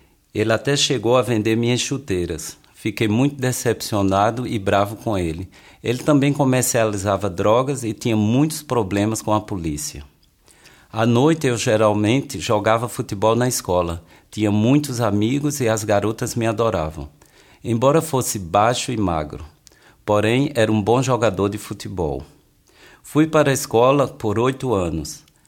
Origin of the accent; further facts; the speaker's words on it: Rio de Janeiro, Brazil; tenho 31 anos e venho do Rio de Janeiro. Vivo há 5 anos em Brook. Sou casado e em breve teremos filho. Cresci na favela com 5 irmãos. Sou o segundo mais velho.